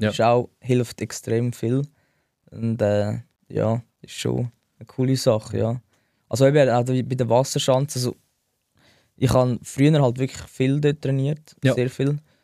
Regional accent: Zurich, Switzerland; das war halt so eigentlich bei meiner Heimat. Mhm. Gerade auf der anderen Seite vom Albis, bei der Landewiese.

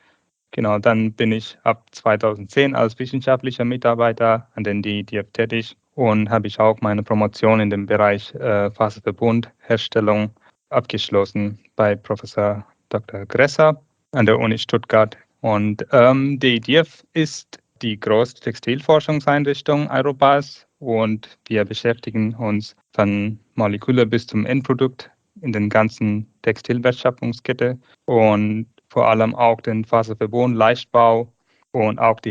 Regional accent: Tamil Nadu, India; German is a second language; moved away

